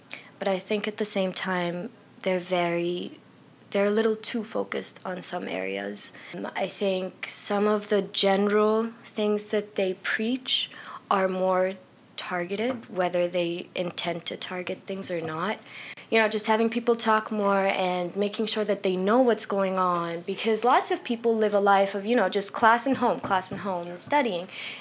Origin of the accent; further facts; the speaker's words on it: Dubai, United Arab Emirates; now in United States; I'm a Palestinian born and raised in Dubai. I'm a practicing Muslim, and I'm a junior here at Penn State.